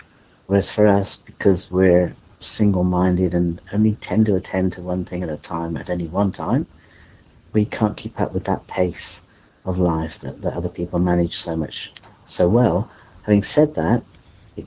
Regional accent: United Kingdom; now in Warrnambool, Australia; I'm a British psychologist, Australian social worker. I live in Warrnambool in country Victoria, and I'm autistic.

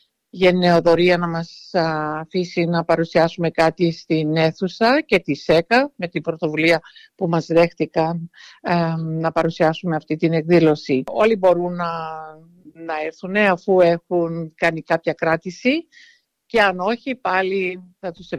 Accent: Famagusta, Famagusta District, Cyprus; also born or lived in Nicosia; now in Australia; Γεννήθηκα στη Λευκοσία, αλλά ο πατέρας μου είχε πάρει μια επιχείρηση της Coca-Cola's, ήταν αντιπρόσωπος της Coca-Cola's και είχαμε μεταφερθεί και αρχίσαμε να ζούμε στην Αμόχωστο, στην ωραία Αμόχωστο.

